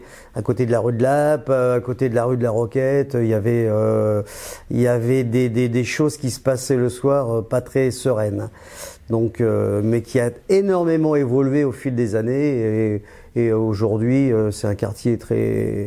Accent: Paris, Île-de-France, France; moi je suis né au 4e arrondissement à Bastille. Donc je suis un titi de la Bastoche et je suis resté à l'âge où j'ai 59 ans, je suis toujours resté à la Bastille.

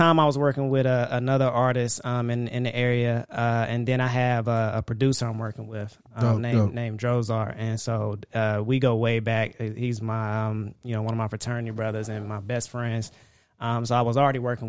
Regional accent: North Carolina, United States; So I'm not originally from here. I'm from North Carolina. I don't really know a lot of people.

